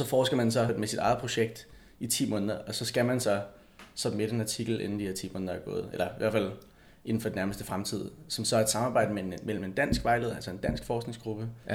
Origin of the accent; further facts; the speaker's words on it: Bagsværd, Capital Region of Denmark, Denmark; now in San Francisco, United States; og jeg er 26 år, og jeg er fra København og vokset i Bagsvær